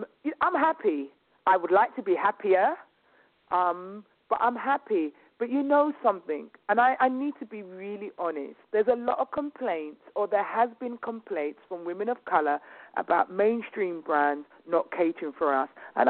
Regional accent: United Kingdom; As a British person, there was no one in the industry for me to call.

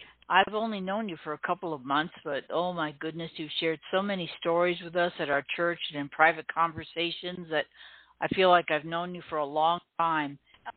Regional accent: Long Island, New York, United States; when I was a child, I grew up out on Long Island in New York, and we were right in the flight pattern for Kennedy Airport

